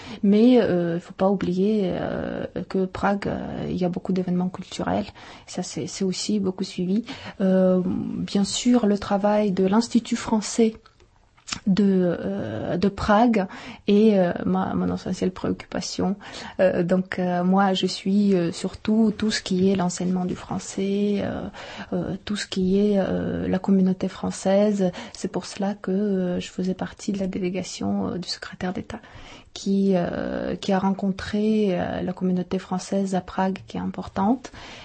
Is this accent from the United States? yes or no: no; France; Je suis une Française d'origine biélorusse. Donc en fait … est à la même sonorité en fait que le prénom tchèque, mais je suis française